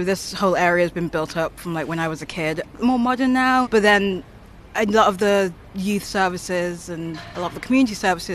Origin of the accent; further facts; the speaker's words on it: Birmingham, West Midlands, United Kingdom; I did. I grew up in Handsworth and Hockley.